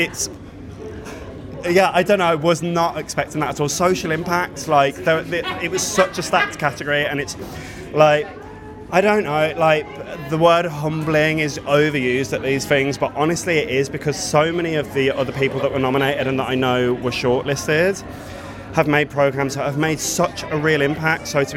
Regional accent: Birmingham, West Midlands, United Kingdom; I'm from Birmingham, we don't hear a lot of Brummies on the radio or in podcasts

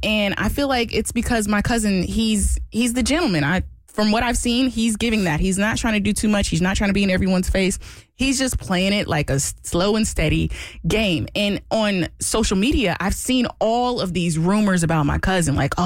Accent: Midwest City, Oklahoma, United States; I was born in Oklahoma City, grew up in Midwest City. I didn't nowhere near Tulsa.

